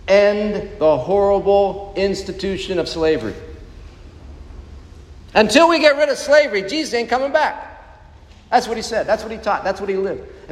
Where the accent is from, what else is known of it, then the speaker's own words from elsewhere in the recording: Ohio, United States; I'm from Ohio.